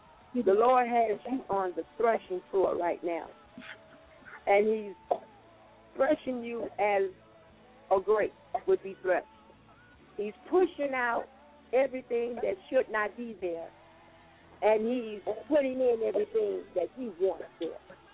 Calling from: St. Louis, Missouri, United States; St. Louis.

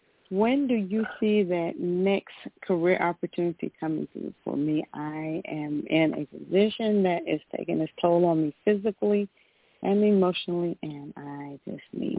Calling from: Georgia, United States; I'm calling from Georgia.

